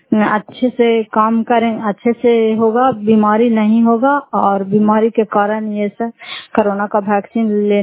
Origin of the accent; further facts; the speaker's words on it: Bihar, India; घर पर जयपुर पन्ना जिला नालंदा कराटा स्वयं ब्लॉक की निवासी हूँ। और मैं अभी सबचक गांव में आई हूँ